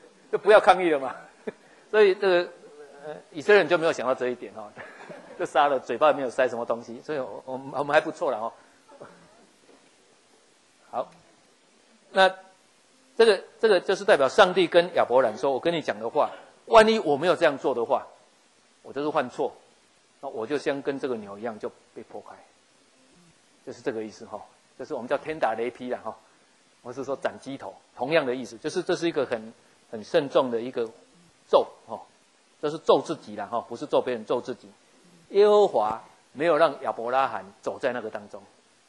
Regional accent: Taiwan; 很多我们台湾人一样拜拜都要杀三牲嘛

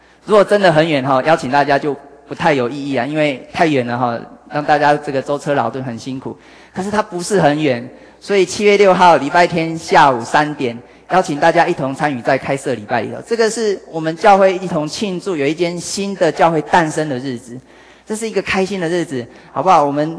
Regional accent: Hualien, Hualien County, Taiwan; 我是花莲人

